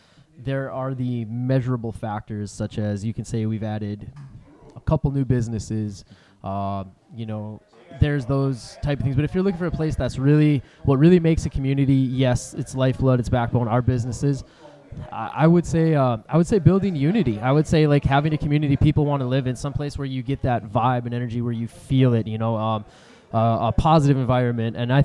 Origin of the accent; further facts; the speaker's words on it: Linton, North Dakota, United States; also born or lived in Bismarck; So I was born in Bismarck till I was about 3 years old. Moved back to the area my parents were both from, which was the Linton-Strasburg area.